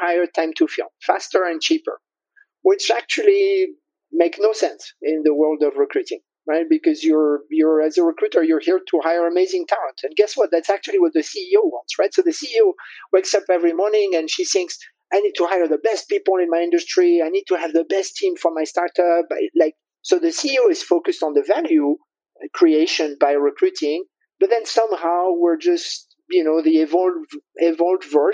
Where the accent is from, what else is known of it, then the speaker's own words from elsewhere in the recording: France; moved away as an adult; also born or lived in Prague, Czechia; And I was born and raised in France, and there weren't a lot of entrepreneurial opportunities in France at the time.